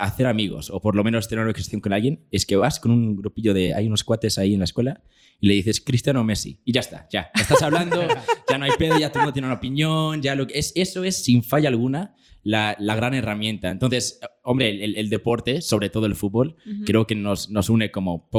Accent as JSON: {"language": "Spanish", "town": "Granada", "region": "Andalusia", "country": "Spain", "said": "Yo soy de Granada, soy andaluz"}